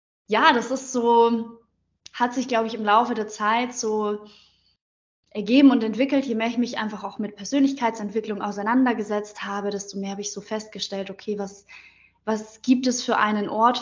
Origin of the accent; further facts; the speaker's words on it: Munich, Bavaria, Germany; Ich komme aus München. Ich bin auch aktuell in München